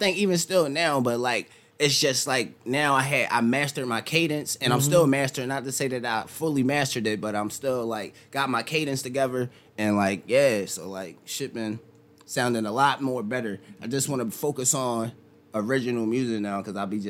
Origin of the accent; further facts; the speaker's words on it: Philadelphia, Pennsylvania, United States; I'm an artist from Philly. I travel city to city performing